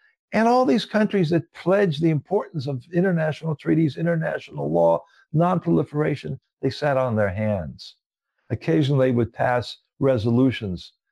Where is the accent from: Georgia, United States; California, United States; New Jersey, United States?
California, United States; San Francisco; I grew up in San Francisco